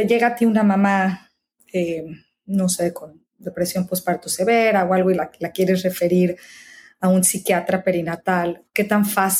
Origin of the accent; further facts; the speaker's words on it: Mexico; como tú sabes, yo soy mexicana